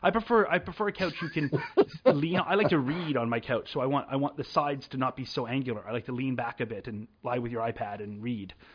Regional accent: Canada; I'm Canadian, so I'm in favor of beer.

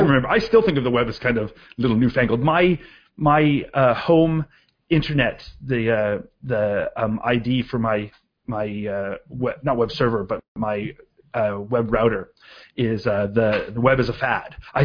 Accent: Canada; As a Canadian who watches you Americans with your World Series

